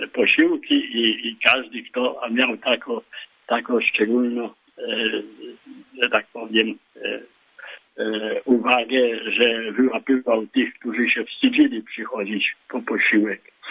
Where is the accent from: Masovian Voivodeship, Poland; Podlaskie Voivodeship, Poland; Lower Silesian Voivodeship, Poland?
Podlaskie Voivodeship, Poland; ja też pochodzę spod Zambrowa, to jest z tej diecezji obecnie łomżyńskiej, wtedy była też łomżyńska.